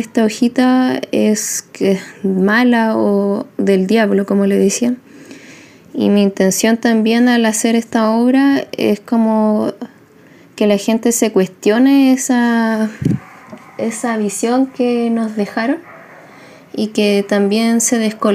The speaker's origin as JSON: {"language": "Spanish", "town": "Calama", "region": "Antofagasta", "country": "Chile", "tie": "born or raised there", "also_born_or_lived": "Chuquicamata", "said": "Yo nací en Chuquicamata y fui criada en la ciudad de Calama, en el norte de Chile."}